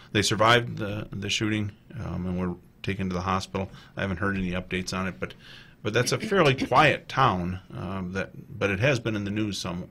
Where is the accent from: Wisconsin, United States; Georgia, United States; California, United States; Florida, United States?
Wisconsin, United States; Wauwatosa; And then in my hometown is Wauwatosa